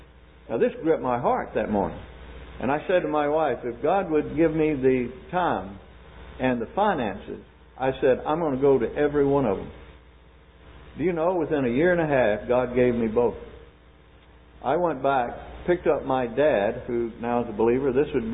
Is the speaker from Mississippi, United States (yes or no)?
yes; Mississippi, United States; I was born and raised in Mississippi.